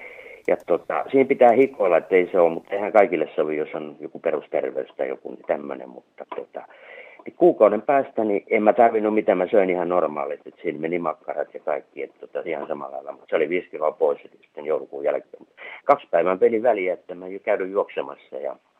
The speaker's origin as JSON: {"language": "Finnish", "region": "Central Finland", "country": "Finland", "tie": "born or raised there", "said": "Mä oon lapsena liikkunut kallioilla Keski-Suomessa"}